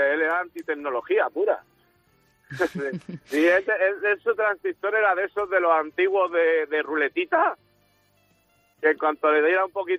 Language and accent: Spanish; Elche, Valencian Community, Spain; now in Torrevieja, Spain; Yo soy de Elche y vivo en Torrevieja.